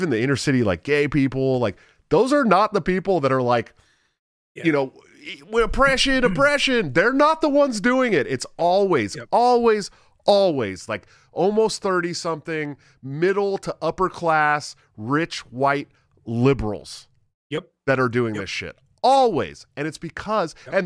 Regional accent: Oakland, California, United States; I grew up in Oakland, dude.

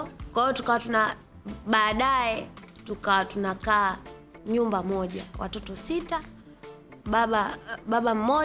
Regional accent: Marangu, Kilimanjaro, Tanzania; walikuwa watoto wanaendaga wanachota maji mtoni kwa sababu kwetu ni Marangu mtoni. Kwa hiyo kuna mto karibu.

